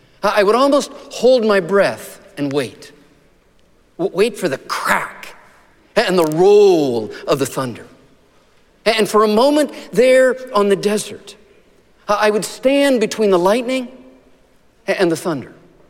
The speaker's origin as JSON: {"language": "English", "region": "Arizona", "country": "United States", "tie": "born or raised there", "said": "But I have vivid childhood memories, growing up in Arizona, of the lightning storms in the desert."}